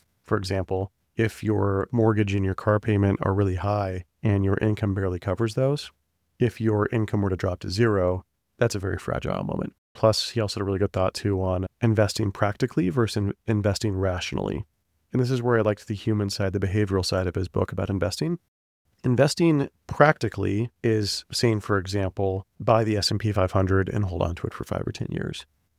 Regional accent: Texas, United States; this is what was weird as a Texan coming into tech

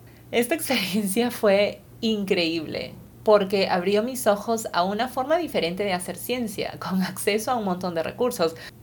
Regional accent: Lima, Peru; yo soy de Perú, como te lo imaginas. Yo nací, crecí en Lima, Perú, y estudié biología en la Universidad Peruana Cayetano Heredia.

